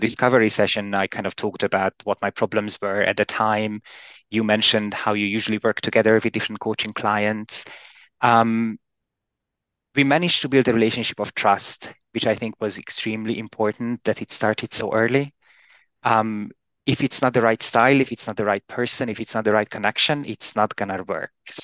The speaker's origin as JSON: {"language": "English", "country": "Hungary", "second_language": "English", "lives_now": "Zurich, Switzerland", "said": "I am 38 years old. I live in Zurich, but I'm originally from Hungary."}